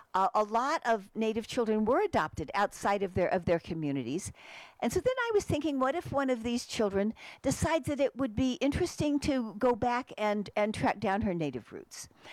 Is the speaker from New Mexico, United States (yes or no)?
yes; Santa Fe, New Mexico, United States; also born or lived in Oklahoma; No, I grew up in Santa Fe, actually.